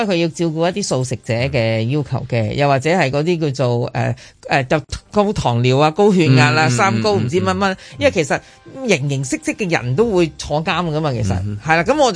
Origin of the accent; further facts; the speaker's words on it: Xinhui, Guangdong, China; 我系新会人，对陈皮就分外亲切，分外讲究啊。